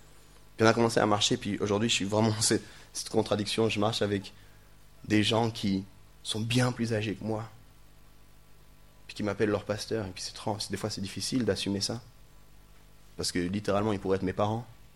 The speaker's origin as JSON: {"language": "French", "region": "Mwanza", "country": "Tanzania", "tie": "born or raised there", "said": "Bon, ici, ça va parce que je suis fils de Mwanza"}